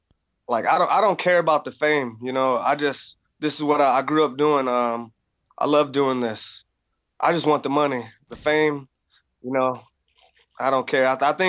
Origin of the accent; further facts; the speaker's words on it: Michigan, United States; now in Arizona, United States; Like Michigan molded me. Living out here in Arizona, it polished me. It made me to the man I am today. So, like, I love Michigan. My heart's in Michigan